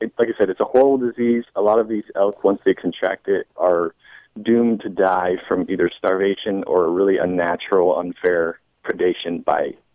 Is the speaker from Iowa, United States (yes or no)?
no; Longview, Washington, United States; I grew up in Longview, Washington, and my family's hunted around there for 70 years.